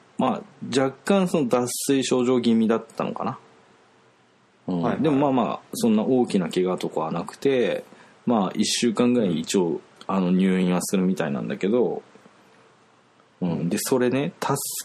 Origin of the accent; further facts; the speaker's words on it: Oita, Japan; まあ、自分も大分出身なんで